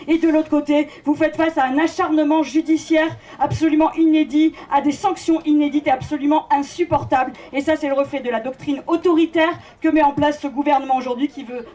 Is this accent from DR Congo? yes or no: no; Toulouse, Occitanie, France; Par chez moi, on dit beaucoup « non macadam », je viens de Toulouse